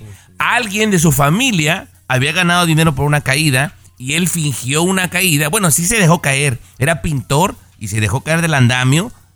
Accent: Mexico; moved away; Yo me vine de México en el año 89.

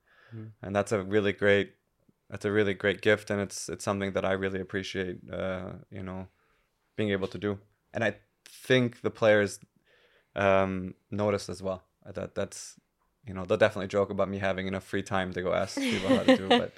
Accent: United States; Like I just like to in America, as an American, we just like to shoot the shit.

